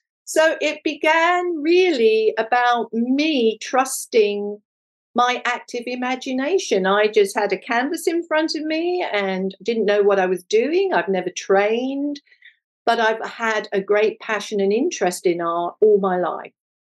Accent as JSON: {"language": "English", "region": "England", "country": "United Kingdom", "tie": "born or raised there", "moved": "as an adult", "lives_now": "United States", "said": "I'm English. My mother's German, married to an English father. So I was brought up in England and educated in England. And I came to America when I was 35."}